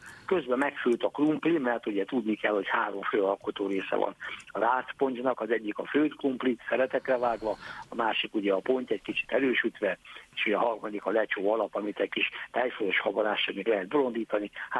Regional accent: Ercsi, Fejér, Hungary; Hát az én szülőföldem, Ercsi térsége, vagy szülőtájam, tájegységem térsége, Ercsi is rácokkal települt be.

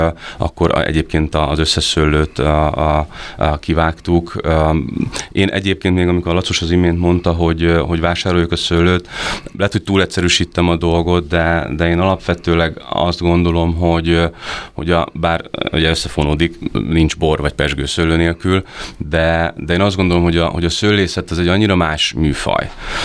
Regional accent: Szekszárd, Tolna, Hungary; Nézd, igazság szerint Szekszárd, ugye ott nőttem fel, számomra mindig is kedves maradt

